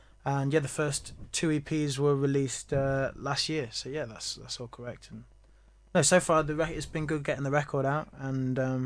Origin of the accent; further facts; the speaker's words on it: Grantham, East Midlands, United Kingdom; But Grantham's pretty much my hometown and Nottingham is like my second kind of home because there's not a huge amount going on in Grantham